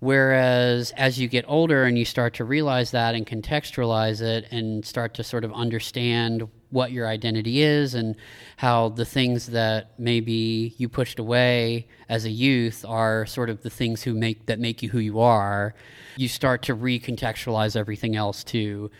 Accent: Appalachia, United States; For me, as I said, I grew up in Appalachia. Being of Appalachia, being Appalachian American, is something that's very central to my identity. You know, I grew up in the mountains

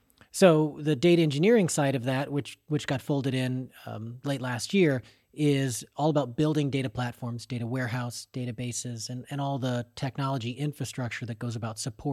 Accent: O'Fallon, Illinois, United States; I'm from the Illinois side of the St. Louis area. I grew up in O'Fallon, Illinois, but my family has a small farm a little further east

